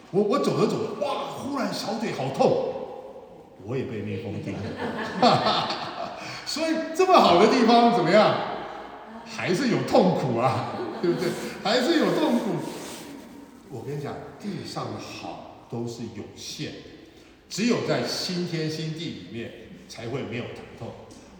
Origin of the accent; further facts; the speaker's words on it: China; 这是仙丹啊，是我们中国人说仙丹